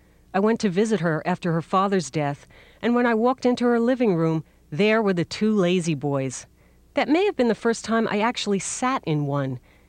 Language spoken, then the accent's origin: English; Queens, New York, United States; My best friend, Mary Ellen, and I grew up together in Queens, New York.